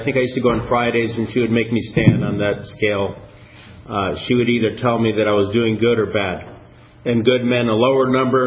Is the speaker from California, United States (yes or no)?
no; New York City, New York, United States; born there; I was born in New York City. I have two older brothers and a younger sister.